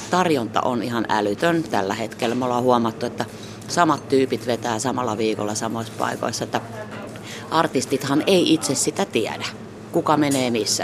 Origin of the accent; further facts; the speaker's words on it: Hämeenlinna, Kanta-Häme, Finland; mä oon Hämeenlinnasta kotoisin.